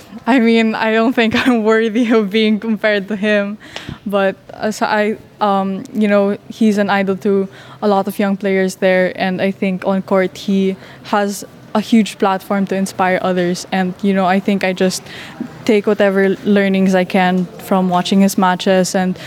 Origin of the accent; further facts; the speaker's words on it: Philippines; English is a second language; I'm still like a Filipino, even if, you know, I'm in the academy, there are a lot of different cultures, and I'm proud that I am Filipino and that I can represent my country.